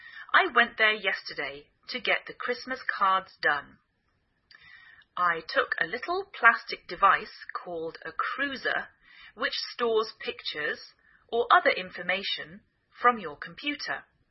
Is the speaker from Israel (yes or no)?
no; England, United Kingdom; now in United States